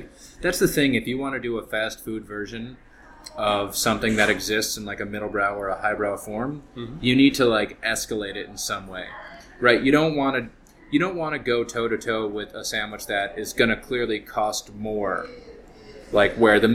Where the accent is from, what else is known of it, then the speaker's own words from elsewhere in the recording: New York, United States; Because I'm from Greater New York.